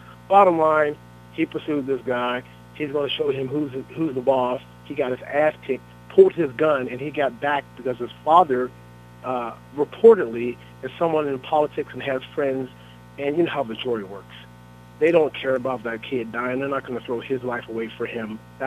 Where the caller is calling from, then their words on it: Oakland, California, United States; calling from Oakland.